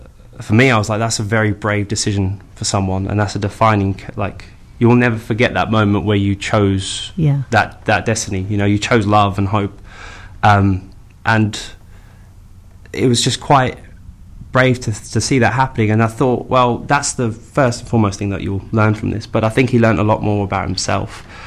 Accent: South Africa; So I grew up in South Africa.

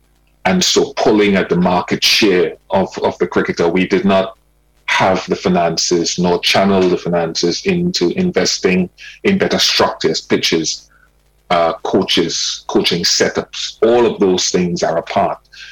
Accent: Port of Spain, Trinidad & Tobago; I remember when we were growing up in Trinidad, I don't know if you've ever been to Trinidad, but I grew up in Port of Spain

